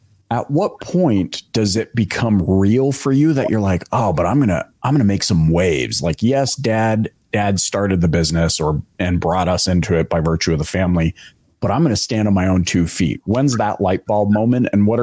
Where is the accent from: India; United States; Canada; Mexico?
Canada; also born or lived in Philippines; I am so grateful that I grew up in Canada, but that I also got to live in the Philippines.